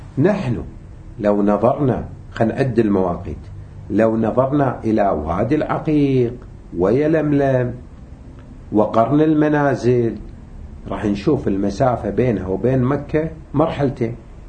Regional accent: Najaf, Najaf Governorate, Iraq; عندنا بالنجف خان الربع وبعدين خان النص

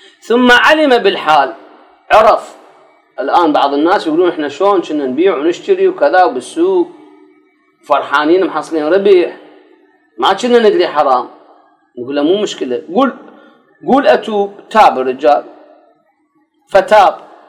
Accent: Iraq; هذا الجوز الزغال لا ينباع وزن عندنا بالعراق

